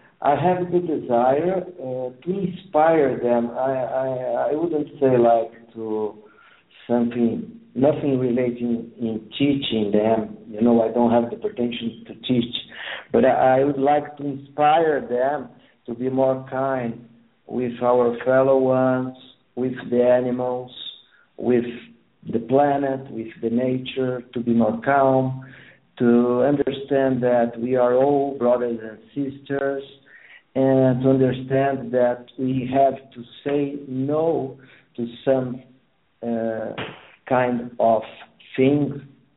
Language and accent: English; Brazil; first language Portuguese; English is a second language; I am a Brazilian, an Italian Brazilian. I speak Portuguese. My native language is Portuguese, and I don't have the pretension to be a native English speaker.